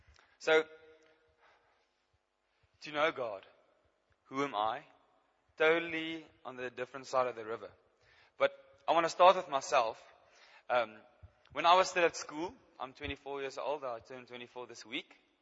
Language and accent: English; Bloemfontein, Free State, South Africa; also born or lived in Ficksburg; I was born in Ficksburg, in the West Vrystaat, and I moved to Bloemfontein, to the Vrystaat. So I've been here my whole life, and I haven't been anywhere.